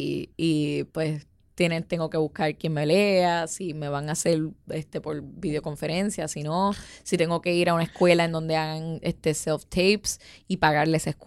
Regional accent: Puerto Rico; a veces me afecta mucho a nivel personal y creo que todos como puertorriqueños podemos identificarnos con esa conversación.

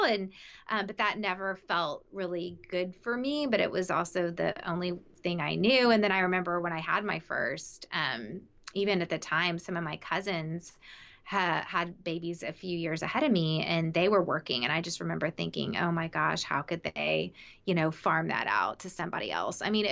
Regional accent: the South, United States; I think I framed it for so long as so around gender roles, because I grew up in the South and my dad was very old fashioned.

